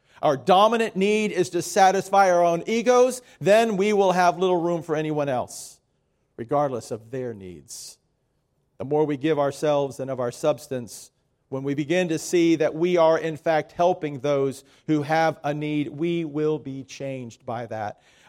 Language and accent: English; Miami, Florida, United States; I grew up in Miami. I know that area very well.